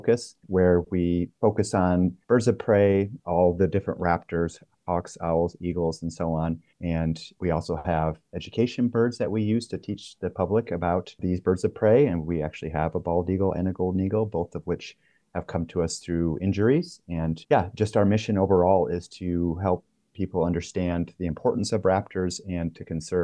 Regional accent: Michigan, United States; Yeah, so I grew up in Western Michigan, so on Lake Michigan itself.

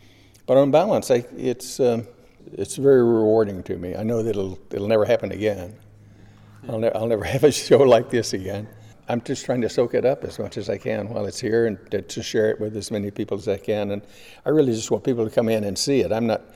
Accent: Texas, United States; Well, I grew up in Texas, and the thing that signified the landscape in the Southwest to me was the physical immediacy of it

